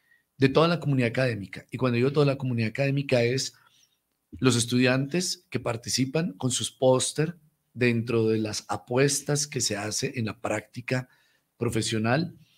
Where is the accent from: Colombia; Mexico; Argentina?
Colombia; no podemos olvidar que somos colombianos, que hemos estado en un país con un alto índice de violencia, de intolerancia.